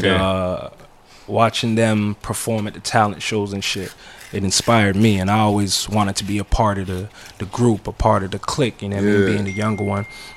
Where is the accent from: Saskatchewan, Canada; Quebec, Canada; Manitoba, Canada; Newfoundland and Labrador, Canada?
Quebec, Canada; Montreal; I was born in the Ville, but I grew up in the Shack.